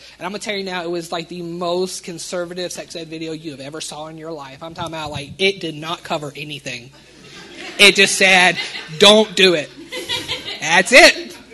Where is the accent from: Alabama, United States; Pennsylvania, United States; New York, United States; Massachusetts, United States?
Alabama, United States; I was raised here in the Deep South in Alabama, but I was raised near Mobile, Alabama, about 30 miles outside of it, middle of nowhere. A little rinky-dink town that was falling apart, but it was just your Americana-type town.